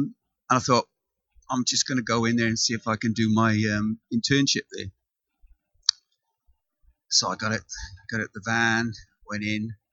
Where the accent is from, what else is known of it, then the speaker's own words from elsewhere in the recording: Wales, United Kingdom; moved away as an adult; now in Waiuku, New Zealand; she's a Kiwi, I'm Welsh. I've got two daughters who live in the UK. I've been in Waiuku for 12 years